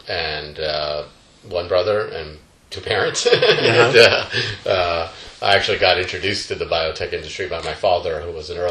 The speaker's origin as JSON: {"language": "English", "town": "Chappaqua", "region": "New York", "country": "United States", "tie": "born or raised there", "also_born_or_lived": "Brooklyn", "said": "I was born in Brooklyn, New York. Mm-hmm. I grew up most of my life in Chappaqua, New York, a suburb of New York City."}